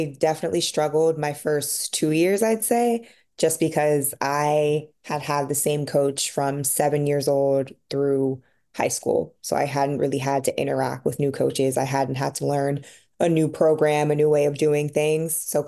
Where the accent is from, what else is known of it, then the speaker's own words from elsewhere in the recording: Pembroke Pines, Florida, United States; I am from Pembroke Pines, Florida. I'm a very, very proud Floridian, as crazy as the state may be.